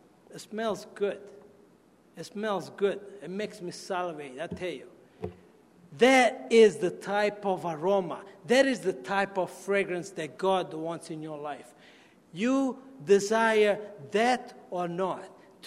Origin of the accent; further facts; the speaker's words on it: Italy; If you grew up in a little house in which I grew up back in Italy